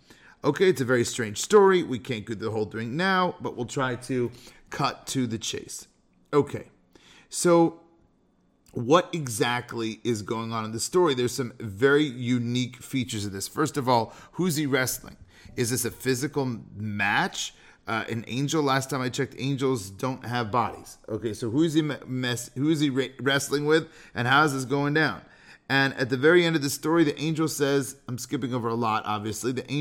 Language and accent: English; California, United States; now in Chicago, United States; Now, I grew up in California. There were no sump pumps.